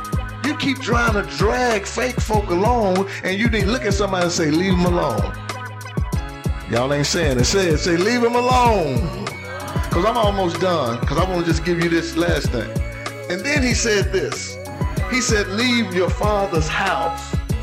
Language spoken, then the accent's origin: English; Dallas, Texas, United States; I don't deal with people from West Dallas, Doc. I'm from the East.